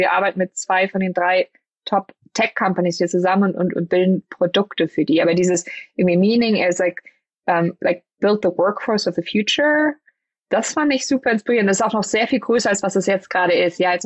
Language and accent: German; Germany; ich weiß noch als Kind in Deutschland